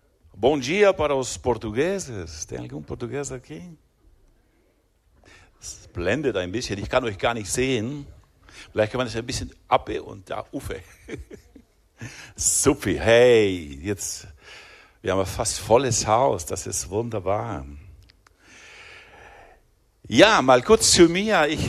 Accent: Argentina; moved away as an adult; now in Rüti, Switzerland; Ich bin in Argentinien geboren, groß geworden, zur Schule gegangen, habe die erste Ausbildung dort gemacht als Automech.

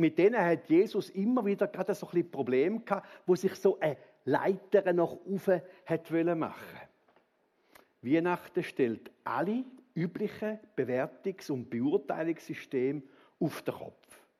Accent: Switzerland; Grundsätzlich aber sagen wir als Schweizer

